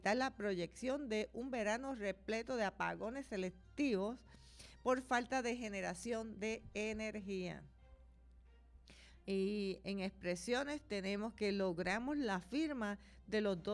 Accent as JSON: {"language": "Spanish", "country": "Puerto Rico", "said": "Nosotros somos puertorriqueños y en la cultura de nosotros es uno de los deportes autóctonos de Puerto Rico"}